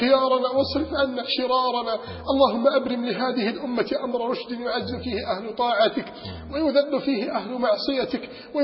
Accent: Alexandria, Alexandria Governorate, Egypt

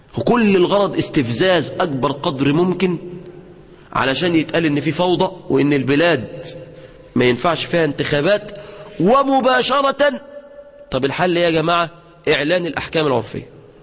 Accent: Egypt

